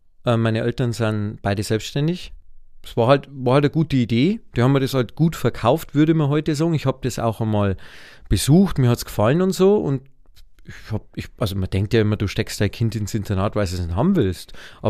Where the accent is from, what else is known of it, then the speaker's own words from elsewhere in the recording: Pullenreuth, Bavaria, Germany; also born or lived in Marktredwitz; Also mein daheim haben es in Boinerath, also Pullenreuth, in der nördlichen Oberpfalz hingepackt. Das ist zwischen Rawatz und Kemmert, also zwischen Marktredwitz und Chemnat. Geboren bin ich in Marktredwitz.